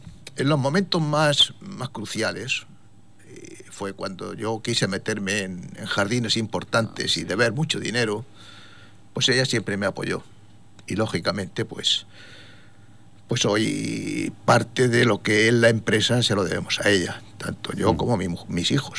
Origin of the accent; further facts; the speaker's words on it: Torrevieja, Valencian Community, Spain; Yo soy muy de Torrevieja, quiero mucho a mi pueblo